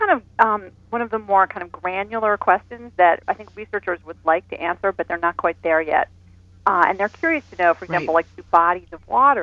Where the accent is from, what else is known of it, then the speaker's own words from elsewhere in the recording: United States; I am from the United States, and we here have, you know, a particular sort of orientation toward nature